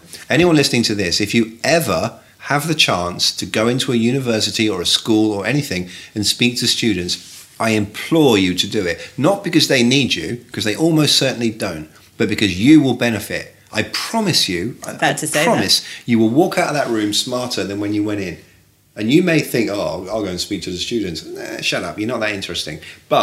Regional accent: England, United Kingdom; And I come from England, right? You know this.

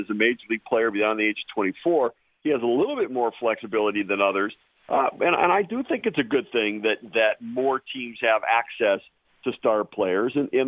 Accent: Detroit, Michigan, United States; back when I was a kid and I grew up in Detroit.

